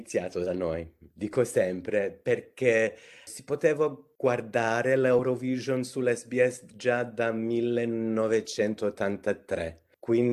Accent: Perth, Western Australia, Australia; Italian is a second language; Io sono australiano, sono cresciuto a Perth, in un quartiere con tantissimi italiani, croati

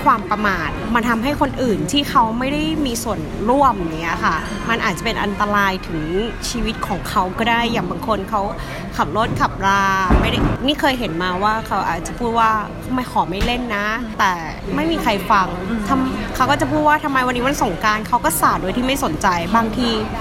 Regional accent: Bangkok, Thailand; กรุงเทพค่ะเป็นคนกรุงเทพ

